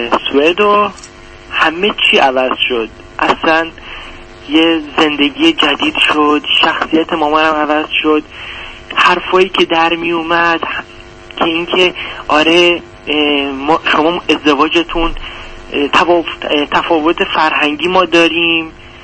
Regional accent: Iran; moved away; من از ایران اومدم باهاش،

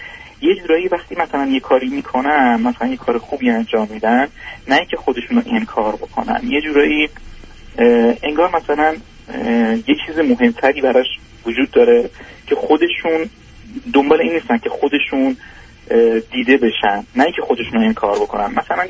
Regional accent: Iran; moved away; خودم هم رگ و ریشه‌شو دارم تو همون تو ایران بزرگ شدم

